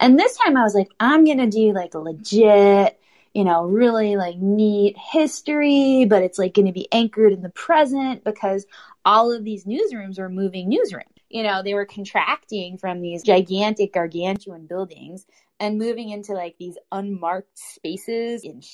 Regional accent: New York, United States; It kind of hit me. I'm a New Yorker. I'm like, this is weird, right?

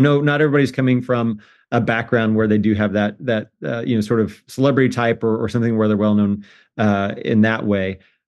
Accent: Indiana, United States; my wife is from California. I'm from Indiana.

